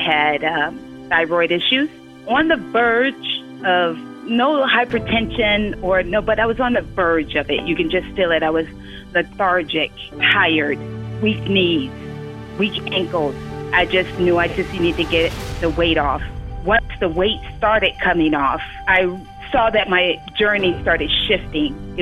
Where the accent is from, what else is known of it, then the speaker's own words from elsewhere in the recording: Overland Park, Kansas, United States; I am from Overland Park, Kansas, and I have been with TaylorMade for 5 years.